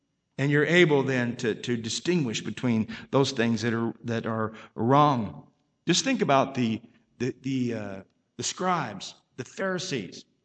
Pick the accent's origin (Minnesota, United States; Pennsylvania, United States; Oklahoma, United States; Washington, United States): Oklahoma, United States; came up to the church that I was raised in Oklahoma and preached this revival.